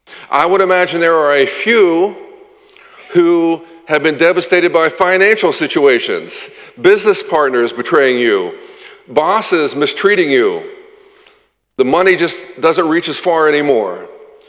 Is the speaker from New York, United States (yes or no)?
no; Cumberland, Maryland, United States; in my hometown, Cumberland, Maryland, yes, Cumberland is named after Cumberland, England, Cumberland, Maryland